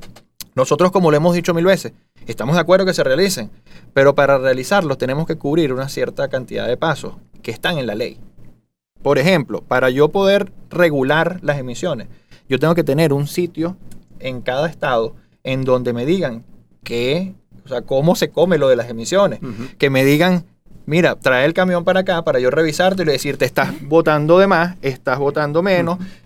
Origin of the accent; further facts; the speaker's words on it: Venezuela; imagínate que como todo venezolano, de todos sacamos un chiste